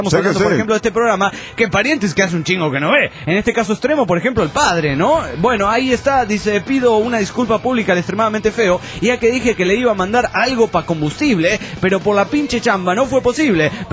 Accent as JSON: {"language": "Spanish", "country": "Peru", "said": "vengo del Perú, soy totalmente uno legalizado."}